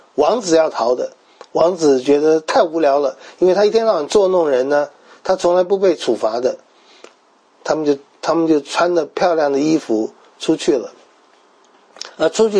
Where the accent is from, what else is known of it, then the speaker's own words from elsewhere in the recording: China; 他的儿子呢旁边总有一个我们中国人可能叫书童的